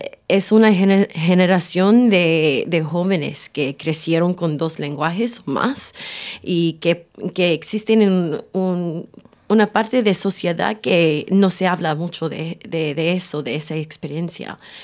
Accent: Cabramatta, New South Wales, Australia; yo crecí en Cabramatá en una época que era un poco difícil y mis padres, como son inmigrantes, siempre trabajaron muy duro

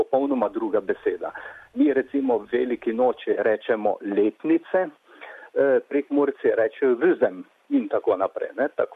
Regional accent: Gornja Senarska, Drava, Slovenia; Doma sem točno iz Gornje Senarske, župnija Sveta Trojica v Slovenskih Goricah. To je na diagonali med, da slikovito povem, med Mariborom in Ljutomerom

